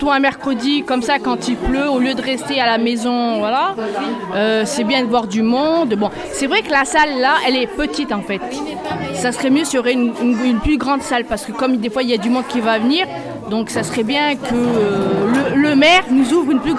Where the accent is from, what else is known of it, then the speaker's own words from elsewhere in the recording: Fontaine, Auvergne-Rhône-Alpes, France; j'habite à Fontaine. Alors, je viens du quartier des Alpes, donc la ZAC. J'y suis depuis 32 ans